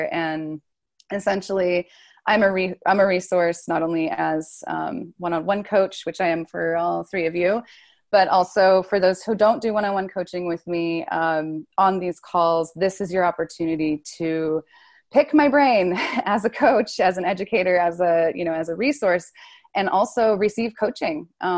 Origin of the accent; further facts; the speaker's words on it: Sandpoint, Idaho, United States; I'm currently in Idaho. I'm in Sandpoint, Idaho, which is my hometown.